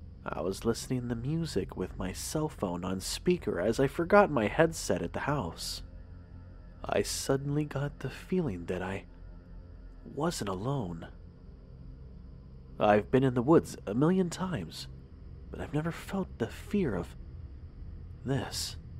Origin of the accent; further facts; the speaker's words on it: Arkansas, United States; Growing up in Arkansas, we have plenty of myths and legends of our own, despite anywhere else around the U.S.